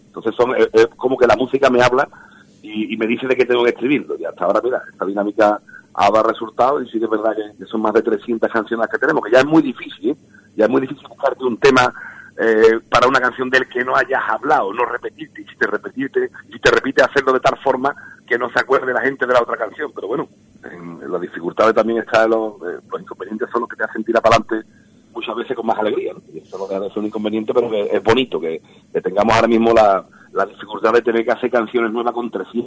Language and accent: Spanish; Seville, Andalusia, Spain; la realidad es que somos tres sevillanos